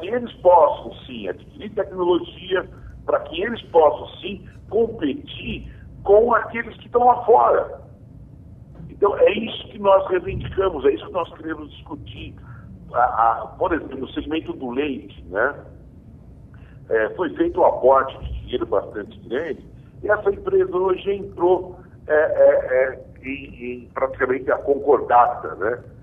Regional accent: Brazil; Eu, como brasileiro e produtivista que sou

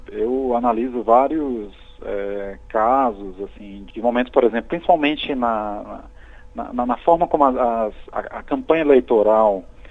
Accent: Ceará, Brazil; Bom, eu sou do Ceará e lá a realidade do turismo sexual ela é muito... viva, infelizmente.

